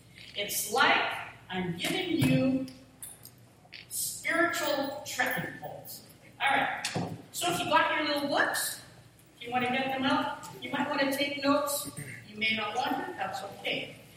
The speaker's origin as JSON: {"language": "English", "country": "Canada", "said": "I'm Canadian. I speak English."}